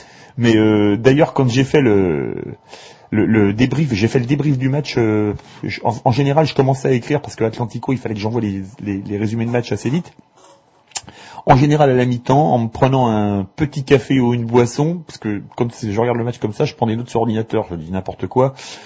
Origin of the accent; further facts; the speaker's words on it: Toulouse, Occitanie, France; C'est logique, comme je viens de Toulouse.